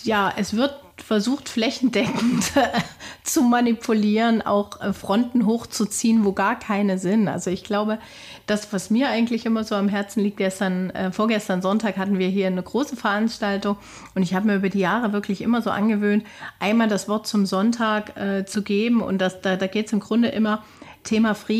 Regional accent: Thuringia, Germany

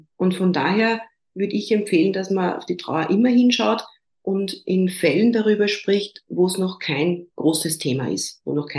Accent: Austria; ich komme aus Österreich

